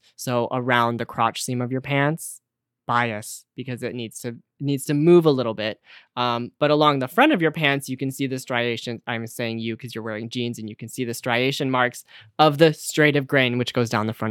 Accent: Detroit, Michigan, United States; So my family, because I'm from the Detroit area, all of my family has filtered through the auto industry.

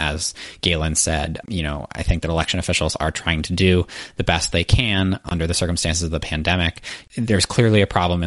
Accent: Massachusetts, United States; my home state of Massachusetts

